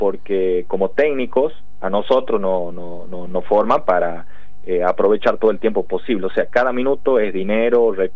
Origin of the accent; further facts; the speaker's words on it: Santa María, Catamarca, Argentina; Yo soy de Santa María, Catamarca.